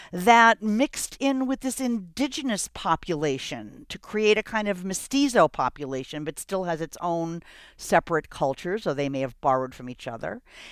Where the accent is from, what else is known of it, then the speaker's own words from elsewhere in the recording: Boston, Massachusetts, United States; This is how I was brought up in Boston.